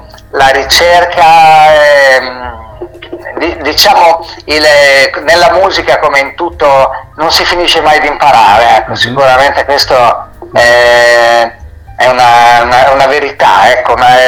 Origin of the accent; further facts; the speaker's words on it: Emilia-Romagna, Italy; qui a Faenza, qui vicino dalle mie parti, io sono romagnolo